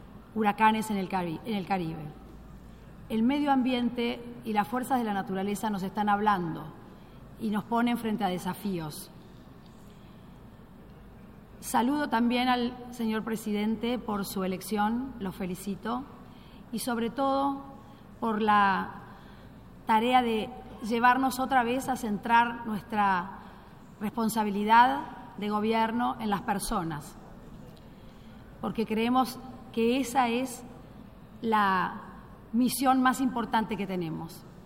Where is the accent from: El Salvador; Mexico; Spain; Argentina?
Argentina; Como argentina y latinoamericana, no puedo empezar estas palabras